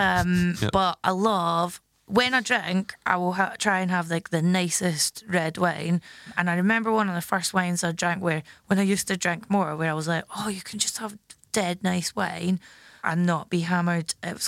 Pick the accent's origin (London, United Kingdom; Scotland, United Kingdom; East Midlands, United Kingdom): Scotland, United Kingdom; when I was growing up in Scotland